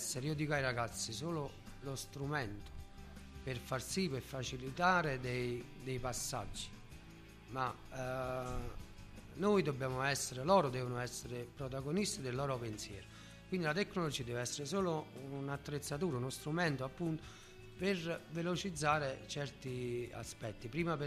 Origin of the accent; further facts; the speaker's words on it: Nocera, Campania, Italy; Io una volta ho fatto, sono di Nocera